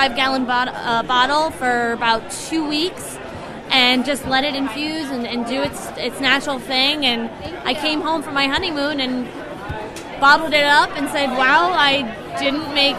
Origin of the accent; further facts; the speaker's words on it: New Jersey, United States; I'm from New Jersey